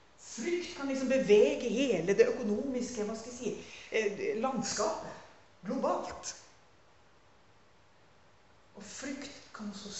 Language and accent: Norwegian; Hattfjelldal, Nordland, Norway; Og de skulle jo også komme til Hattfjelldal, selvfølgelig, der jeg vokste opp